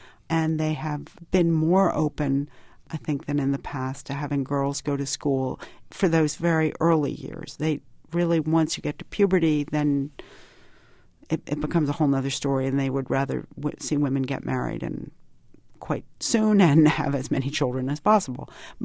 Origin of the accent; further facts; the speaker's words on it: New York, United States; I'm a New Yorker